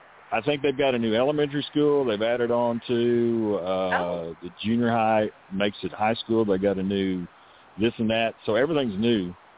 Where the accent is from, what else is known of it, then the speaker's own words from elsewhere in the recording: Texas, United States; well, I'm a Texan that went to Colorado to ski, and they didn't like Texans up there.